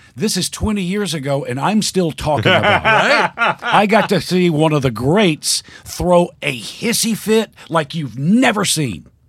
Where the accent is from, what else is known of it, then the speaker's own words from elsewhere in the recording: Muscle Shoals, Alabama, United States; No, Muscle Shoals.